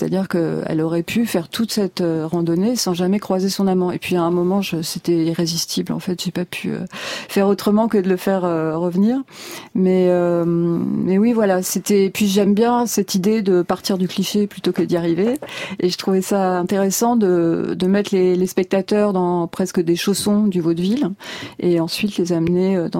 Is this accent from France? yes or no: yes; south of France, France; Et moi, je suis originaire du Midi. Mon père est du Gard.